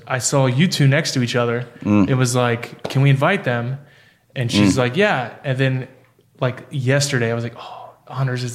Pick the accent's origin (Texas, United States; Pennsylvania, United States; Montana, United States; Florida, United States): Texas, United States; so we come from Texas. Marijuana is a big no-no there.